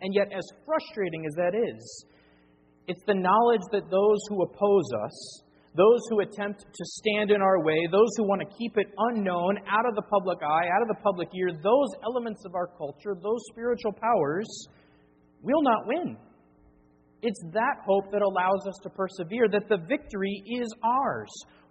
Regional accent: Wisconsin, United States; now in Roanoke, United States; When I was in high school, I worked in a local restaurant in my hometown back in Wisconsin.

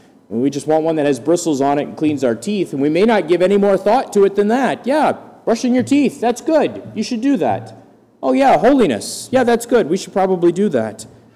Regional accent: Green Bay, Wisconsin, United States; I grew up in Green Bay. My parents live in Green Bay. My in-laws live in Green Bay.

